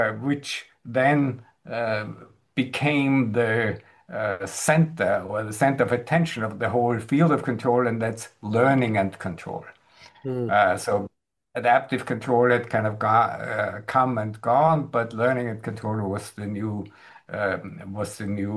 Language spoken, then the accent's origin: English; Graz, Styria, Austria; moved away as an adult; also born or lived in United States; I am originally from Graz, from Austria, at least from Europe.